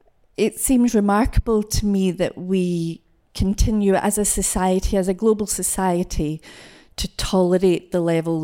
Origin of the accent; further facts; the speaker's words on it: Glasgow, Scotland, United Kingdom; I grew up in the East End of Glasgow.